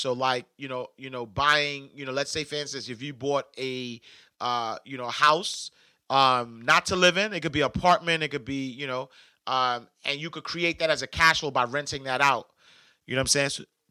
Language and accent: English; Harlem, New York, United States; You know, I'm from Harlem. My wife from Brooklyn.